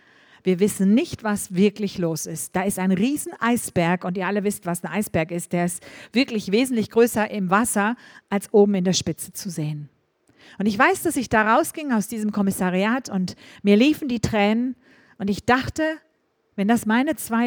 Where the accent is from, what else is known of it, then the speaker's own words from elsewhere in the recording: Hamburg, Germany; Ich habe mich noch nie darum gekümmert, als Hamburgerin auch nicht.